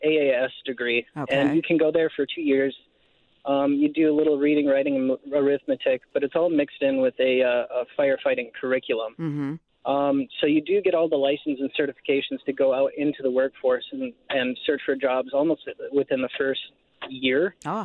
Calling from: Duluth, Minnesota, United States; I'm a firefighter from Duluth here

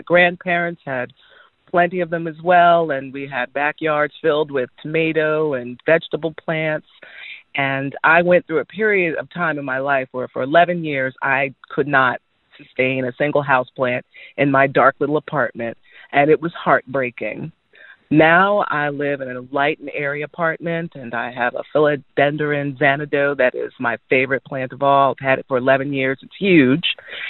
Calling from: Philadelphia, Pennsylvania, United States; I'm calling from Philadelphia, PA.

